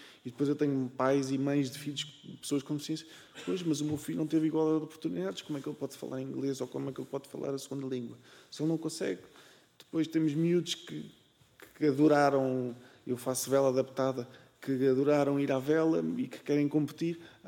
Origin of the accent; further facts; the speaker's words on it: Portugal; eu envergonho-me enquanto cidadão e enquanto português.